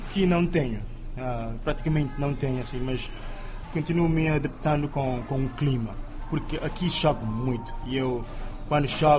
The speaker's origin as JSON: {"language": "Portuguese", "country": "Cape Verde"}